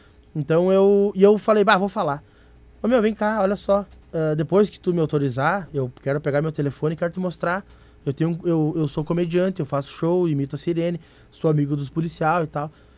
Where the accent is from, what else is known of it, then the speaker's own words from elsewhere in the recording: Porto Alegre, Rio Grande do Sul, Brazil; accent: Porto Alegre; o sotaque de Porto, né?